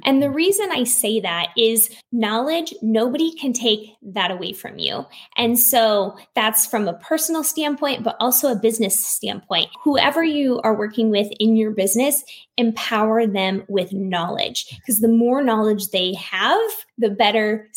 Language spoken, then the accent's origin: English; Iowa, United States; now in Arizona, United States; So I'm originally from Iowa and I live in Arizona now